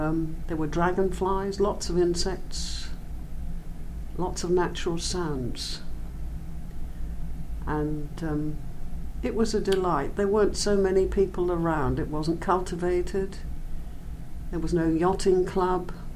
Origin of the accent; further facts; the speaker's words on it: Ely, East of England, United Kingdom; born there; Yes, I was born in Ely. My mother was not English. She was born in Damascus, Syria. But my father, as a soldier, went out there and met her and brought her back to live in Ely.